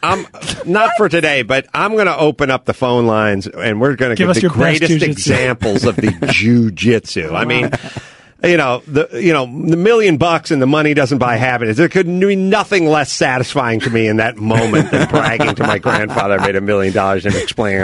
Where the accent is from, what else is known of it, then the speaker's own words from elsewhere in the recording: North Hollywood, California, United States; I'm from North Hollywood.